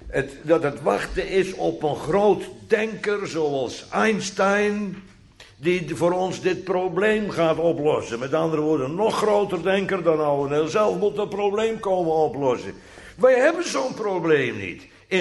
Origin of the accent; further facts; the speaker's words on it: Almere, Flevoland, Netherlands; accent: Almere; En excuses voor mijn Almeerse accent.